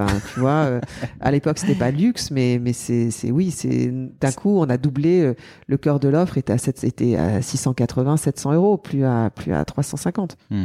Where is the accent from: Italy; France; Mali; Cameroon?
France; nous, en tant que Français, on a une esthétique qui peut vraiment prendre la parole